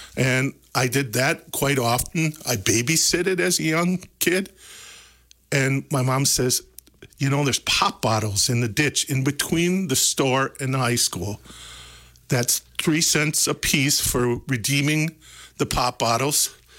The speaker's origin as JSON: {"language": "English", "town": "Gays Mills", "region": "Wisconsin", "country": "United States", "tie": "born or raised there", "also_born_or_lived": "Germany", "said": "That was my hometown, correct, mm-hmm. Gaze Mills."}